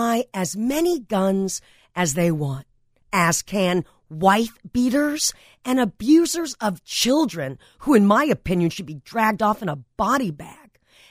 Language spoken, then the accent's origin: English; Granada Hills, California, United States; when I was a free-spirited tomboy growing up on Goya Street in Granada Hills, decades before becoming the tax lady and owner of the largest business of its kind in the country, I went to some of the best public schools in all of California